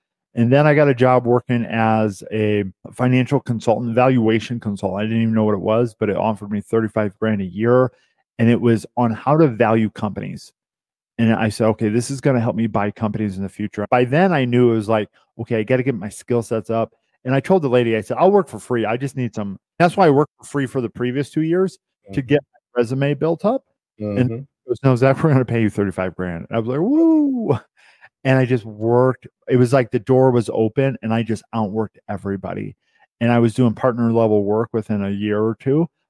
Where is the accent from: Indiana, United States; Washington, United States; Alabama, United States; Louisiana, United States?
Indiana, United States; Cowes; So I was born and raised in Cowes, Indiana, 3,500 people. And my dad died when I was 12, took over the family farm before school, after school. I contribute my success to growing up on the farm.